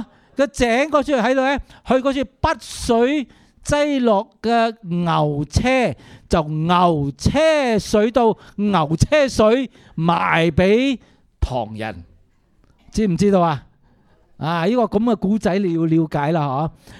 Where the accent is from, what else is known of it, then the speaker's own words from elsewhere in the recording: Guangdong, China; 請問我們廣府人喜不喜歡去那些地方啊？